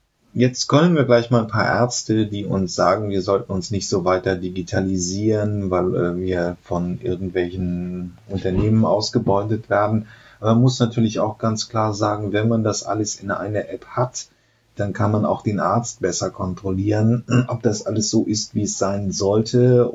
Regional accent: Germany; Aber dafür sind wir halt Deutsche.

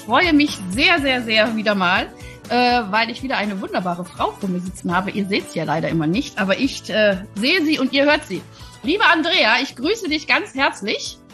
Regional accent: Wuppertal, North Rhine-Westphalia, Germany; Ich komme ja aus Wuppertal, deswegen, ich liebe alles, was aus dem Rheinland ist.

